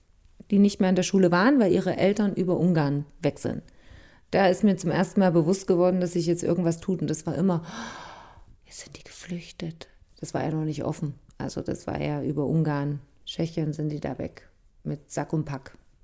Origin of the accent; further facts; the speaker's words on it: Gröben, Thuringia, Germany; Ich komme aus Gröben, einer kleinen Gemeinde im Saale-Holzland-Kreis und ich bin Angestellte.